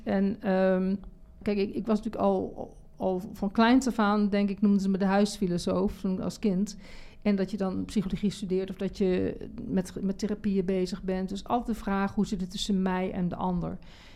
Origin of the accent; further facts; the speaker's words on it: Netherlands; Nederland is mijn geboorteland. En hier ben ik grootgebracht met alle normen en waarden en gezinnen.